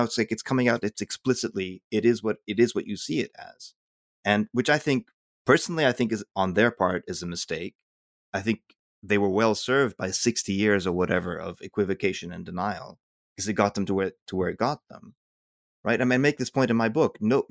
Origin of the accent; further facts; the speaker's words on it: Beirut, Beirut Governorate, Lebanon; also born or lived in United States; I mean, I grew up in Beirut too, don't forget, but but yeah, I mean